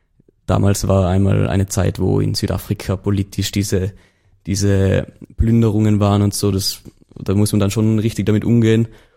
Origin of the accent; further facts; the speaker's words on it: Tyrol, Austria; Also wie man vielleicht unschwer in dem Laufe der Folge auch hören wird, komme ich aus Tirol.